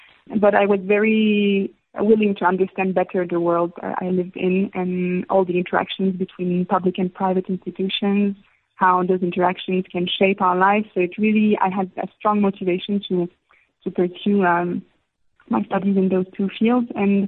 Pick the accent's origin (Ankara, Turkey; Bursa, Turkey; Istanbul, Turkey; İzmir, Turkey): Istanbul, Turkey; Absolutely. Yeah, I spent most of my life there, actually. So, I had a fantastic time growing up in Istanbul. It's a huge city, so it can be intimidating at times.